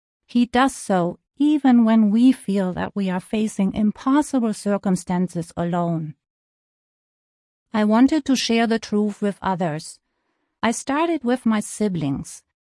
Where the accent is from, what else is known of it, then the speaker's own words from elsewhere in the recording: Graz, Styria, Austria; I was raised in Graz, Austria.